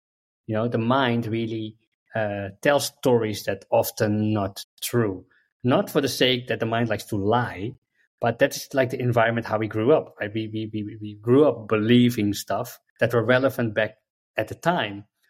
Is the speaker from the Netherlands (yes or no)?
yes; Amsterdam, North Holland, Netherlands; English is a second language; I'm Dutch, okay. Born and raised in Amsterdam. Yeah, born and raised in Amsterdam. As a kid, grow up with everything that Amsterdam has to offer, from smoking weed to drinking alcohol to having parties.